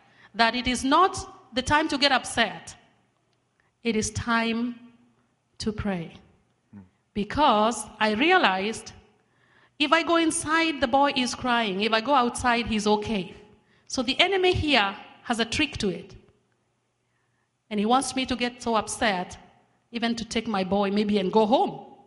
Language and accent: English; Rimuru, Nairobi, Kenya; I was born in Kenya, East Africa, the outskirts of Nairobi, which is the capital city of Kenya, in a little place called Rimuru.